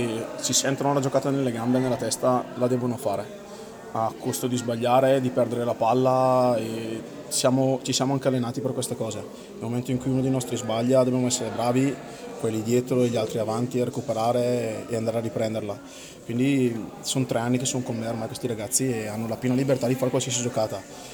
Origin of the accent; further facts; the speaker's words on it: Cazzago San Martino, Lombardy, Italy; E poi io sono di Cazzago